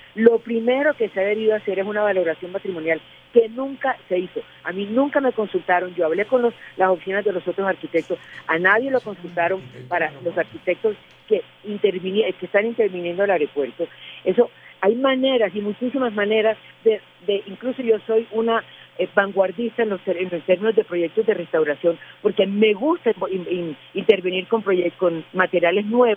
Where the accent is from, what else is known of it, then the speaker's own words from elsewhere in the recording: Barranquilla, Atlántico, Colombia; no solamente como barranquillera